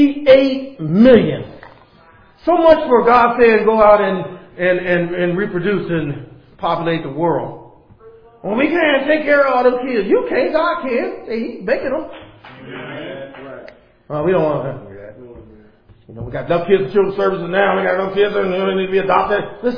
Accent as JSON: {"language": "English", "town": "Youngstown", "region": "Ohio", "country": "United States", "said": "I remember a church in Youngstown. Because I'm from Youngstown. Ain't no secrets in Youngstown."}